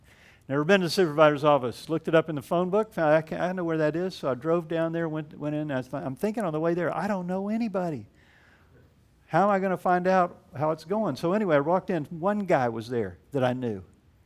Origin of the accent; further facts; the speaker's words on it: Pine Hills, Florida, United States; I grew up in Pine Hills. That's where I lived. All my friends were there.